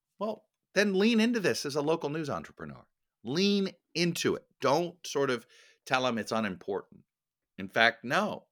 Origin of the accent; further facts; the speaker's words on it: Florida, United States; I mean, I just take my home state of Florida. You know, when I was growing up, we had multiple newspapers competing to be the statewide paper of Florida